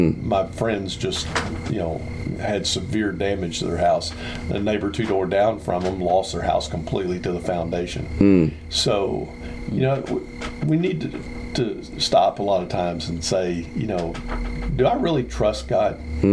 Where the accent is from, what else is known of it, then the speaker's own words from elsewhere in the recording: Van, Texas, United States; my hometown where I went to high school and my best friend from high school, he and his wife lived there, is Van, Texas